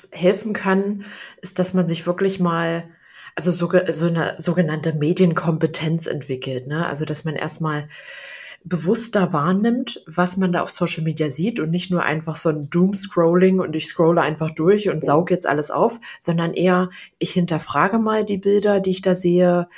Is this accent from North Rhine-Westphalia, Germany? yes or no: no; Lower Saxony, Germany; da war ich beim Konzert in Wolfsburg und ich komme ja aus der Gegend